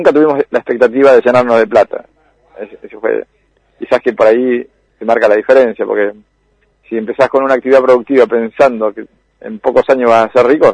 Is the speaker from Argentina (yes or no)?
yes; Trevelin, Chubut, Argentina; yo soy de Trevelin, del lugar de los turistas.